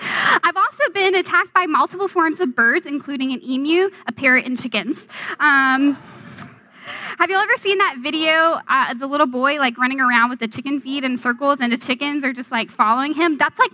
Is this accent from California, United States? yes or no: no; Louisiana, United States; I'm originally from Louisiana, the land of good food. It's a pretty great place to grow up.